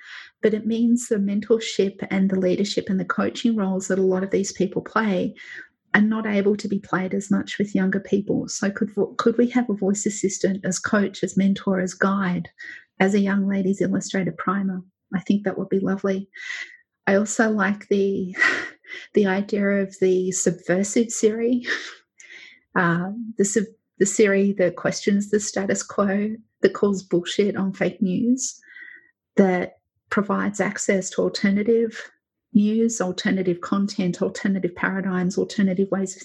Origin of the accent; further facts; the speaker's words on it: Geelong, Victoria, Australia; I'm from Geelong, so coffee's about as hipster as I get, I'm sorry.